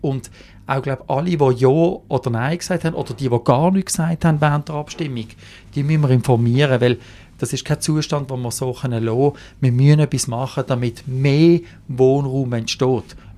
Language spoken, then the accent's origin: German; Basel, Basel-Stadt, Switzerland; Ich bin in Basel Stadt geboren und aufgewachsen.